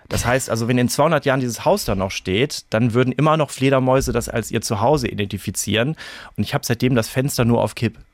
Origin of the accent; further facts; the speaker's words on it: Germany; born there; Also ich wurde in Deutschland geboren, meine Eltern sind aber Spätaussiedler und deshalb bin ich mit der polnischen Variante des Liedes groß geworden.